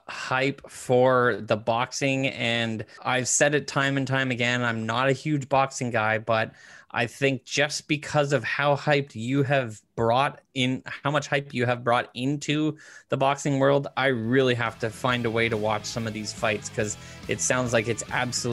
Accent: Canada; I'm a Blue Jays fan because I'm Canadian

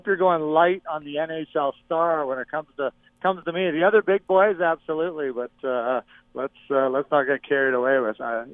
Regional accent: Edmonton, Alberta, Canada; There was nothing like growing up in Edmonton

